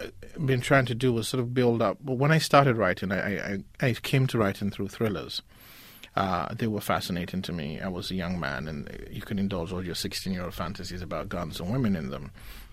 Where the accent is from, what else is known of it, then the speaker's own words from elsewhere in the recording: Nigeria; as a Nigerian, but more importantly as an Igbo